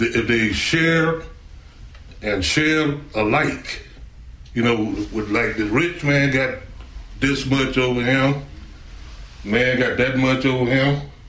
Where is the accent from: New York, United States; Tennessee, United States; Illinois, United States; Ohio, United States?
Tennessee, United States; Memphis; And like you say, I'm from Memphis, Tennessee. And there's a place there called Graceland.